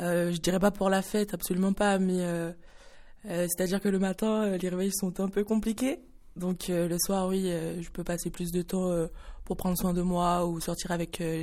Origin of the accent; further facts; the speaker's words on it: Guadeloupe; Alors, je suis originaire de la Guadeloupe, donc dans 10 ans, j'aimerais bien pouvoir y retourner et vivre de mon métier comme il se doit là-bas.